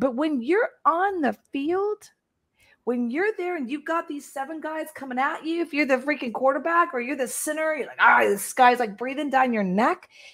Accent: Texas, United States; But I'm from Texas, so like I know Spanish because you can't live in Texas without Spanish.

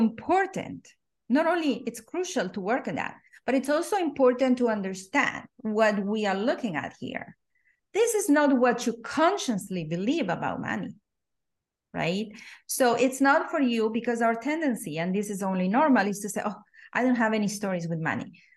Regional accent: Argentina; growing up in Argentina

